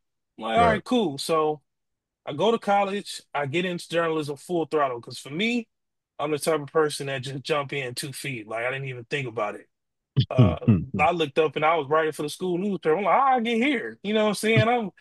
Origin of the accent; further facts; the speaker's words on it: Detroit, Michigan, United States; I'm from Detroit.